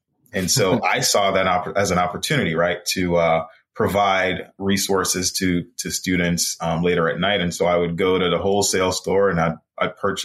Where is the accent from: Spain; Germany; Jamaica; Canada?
Jamaica; moved away as an adult; now in New York, United States; So I'm a native of Jamaica, as you stated earlier. Born and raised in Jamaica, life in Jamaica was a little different than the States, as you can imagine. A lot more sunlight, a lot more beach weather. So grew up there, did undergrad in Jamaica, and moved to New York back in 2000, roughly about 20-ish years ago.